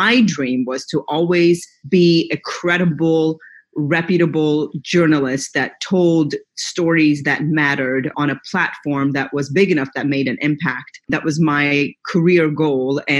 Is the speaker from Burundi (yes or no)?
no; Iran; I grew up in Iran